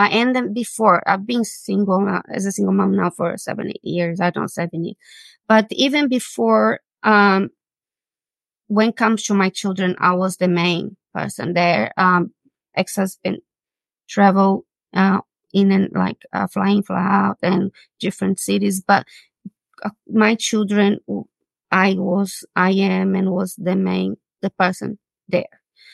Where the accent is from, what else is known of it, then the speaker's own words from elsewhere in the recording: Brazil; also born or lived in England; now in Australia; I moved from Brazil 24 years ago to England. So I never planned Australia.